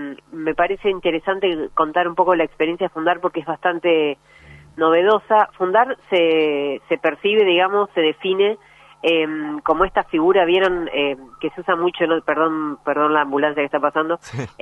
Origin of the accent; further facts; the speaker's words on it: Coronel Pringles, Buenos Aires Province, Argentina; Yo soy de Coronel Pringles, eso explica el estudio en la Universidad Nacional del Sur, claro, en Bahía Blanca.